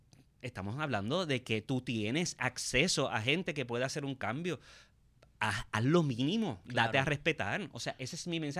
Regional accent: Puerto Rico; Y yo creo que nosotros, como puertorriqueños, somos capaces de mandar en nuestra propia patria

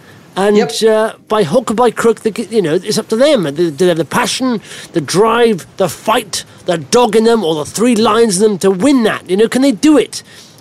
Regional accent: Wales, United Kingdom; I've been looking at it as a Welsh person, quite jealous we're not in the World Cup.

